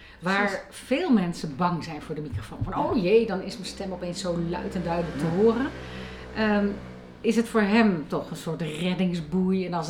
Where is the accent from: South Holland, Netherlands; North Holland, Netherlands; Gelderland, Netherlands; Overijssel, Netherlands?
North Holland, Netherlands; Loosdrecht; Ik kom oorspronkelijk uit Loosdrecht.